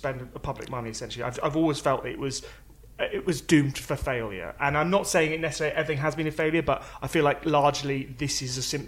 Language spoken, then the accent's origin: English; South West England, United Kingdom; I'm from Cornwall, yes.